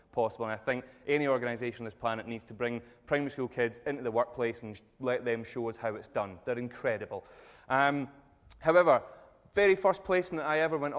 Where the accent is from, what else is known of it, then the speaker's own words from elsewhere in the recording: Troon, Scotland, United Kingdom; But yeah, no, I'm from Troon.